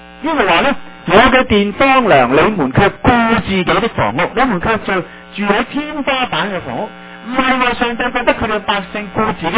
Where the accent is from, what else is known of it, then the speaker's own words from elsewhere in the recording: China; 其实叫我哋中国人话叫有瓦遮头已经好好噶